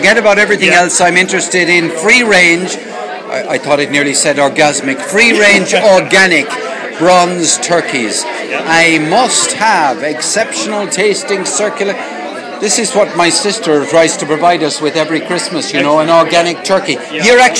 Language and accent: English; Limerick, Munster, Ireland; now in Cork, Ireland; I'm from Limerick, I live in Cork